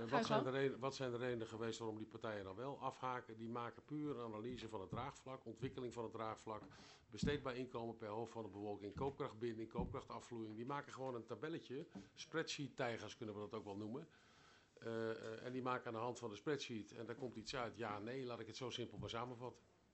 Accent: Arnhem, Gelderland, Netherlands; ik kom uit Arnhem

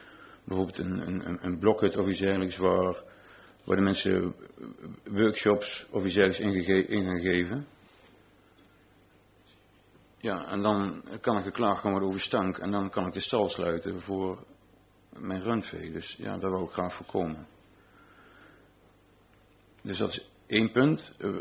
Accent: Valburg, Gelderland, Netherlands; born there; geboren te Valburg.

